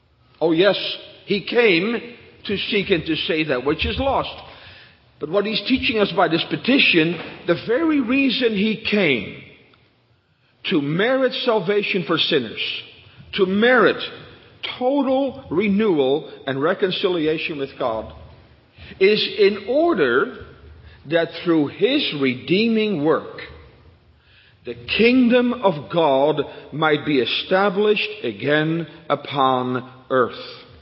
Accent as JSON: {"language": "English", "country": "Netherlands", "tie": "born or raised there", "said": "we grew up in Holland. Holland is still a kingdom, the kingdom of the Netherlands."}